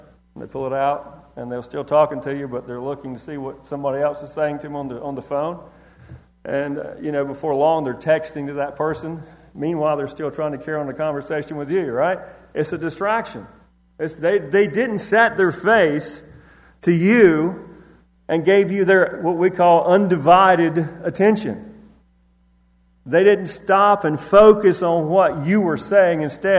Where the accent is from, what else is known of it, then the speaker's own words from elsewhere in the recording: United States; I'm an American, right? I'm part of this nation.